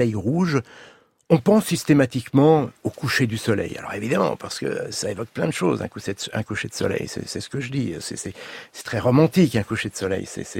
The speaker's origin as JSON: {"language": "French", "region": "Pays de la Loire", "country": "France", "said": "je suis originaire de Vendée, que j'allais souvent en vacances au bord de la mer, dans le marais vendéen"}